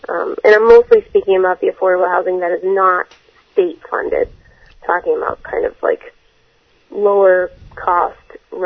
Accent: New Hampshire, United States; now in Beverly, United States; I've been living in Beverly since 2003. I grew up in New Hampshire, and what attracted me to Beverly was the access to the train to Boston and the walkability of the downtown

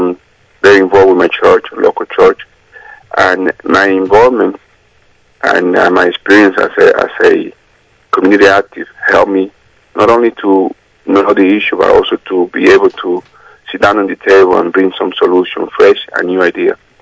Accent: Dominican Republic; also born or lived in New Jersey / Tennessee; now in Salem, United States; I'm running for City Council at Large in the city of Salem. I'm a native from Dominican Republic. I'm a Dominican American. I came from Dominican Republic to the United States 33 years ago, living in New Jersey

